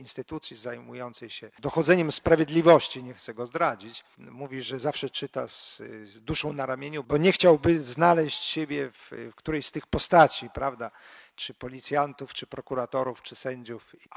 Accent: Białystok, Podlaskie Voivodeship, Poland; Ja jestem białostoczaninem i dlatego Sandomierz znałem raczej z wycieczek szkolnych.

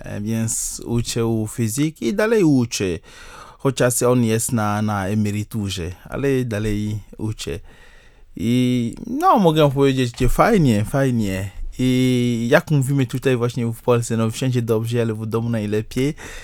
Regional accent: Togo; Polish is a second language; Bo u mnie rano, o 5 rano, w Togo zaczynamy dzień wcześniej

